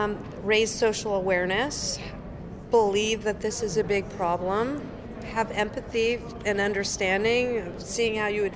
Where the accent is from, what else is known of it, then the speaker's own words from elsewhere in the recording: United States; I mean, when I look at my home country, when I look at the United States, yes, there's been several great new fair pay laws.